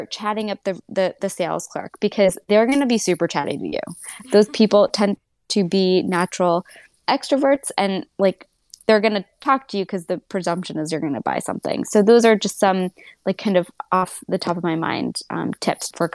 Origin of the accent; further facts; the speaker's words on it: United States; and obviously I'm from America, so I'm just going to speak for American culture